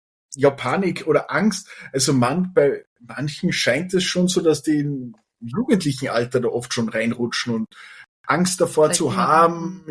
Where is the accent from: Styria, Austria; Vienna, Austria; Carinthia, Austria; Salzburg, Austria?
Salzburg, Austria; Obertauern; Wir kommen aus Obertauern, wir sind ein Bergort.